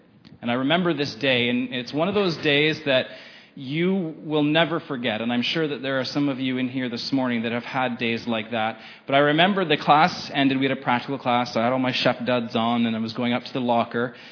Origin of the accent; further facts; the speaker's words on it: Renfrew, Ontario, Canada; while there were nerves about leaving home, I was from Renfrew, so moving to the big city of Ottawa for the first time was kind of scary